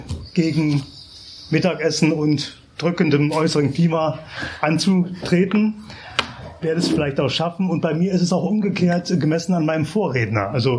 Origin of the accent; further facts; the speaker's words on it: Hennigsdorf, Brandenburg, Germany; born there; geboren bin ich in Hennigsdorf, das ist eine kleine Stadt im Nordwesten von Berlin, eine Industriestadt